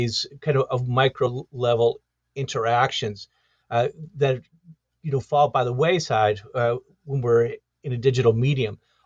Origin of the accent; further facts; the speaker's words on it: Detroit, Michigan, United States; Well, I grew up in Detroit, Michigan, and I, you know, that was in the 1970s, a very disruptive time.